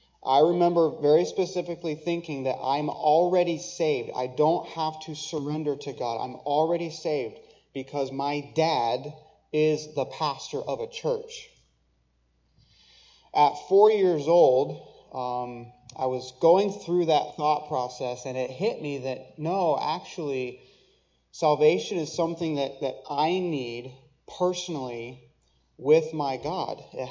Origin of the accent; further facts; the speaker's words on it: New York, United States; My wife and I grew up together in Western New York. I am a pastor's kid. I'm one of six boys.